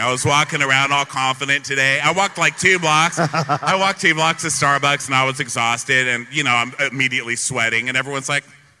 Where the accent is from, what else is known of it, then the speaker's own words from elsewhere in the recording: Texas, United States; And I'm from Texas. I'll say hi to a fucking lamppost.